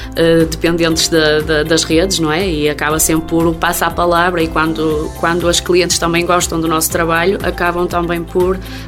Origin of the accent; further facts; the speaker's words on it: Santa Marta de Portuzelo, Viana do Castelo, Portugal; Eu não queria sair da zona da Miadela porque sou de Santa Marta de Portizelo